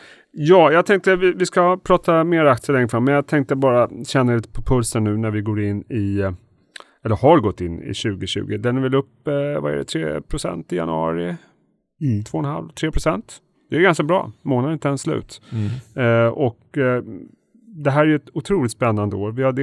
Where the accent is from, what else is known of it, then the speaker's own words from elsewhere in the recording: Stockholm, Stockholm County, Sweden; Jag är från Stockholm.